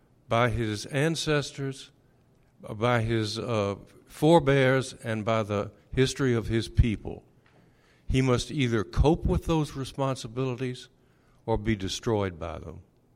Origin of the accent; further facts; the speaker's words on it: Virginia, United States; I'm also from Virginia, from a small town in central Virginia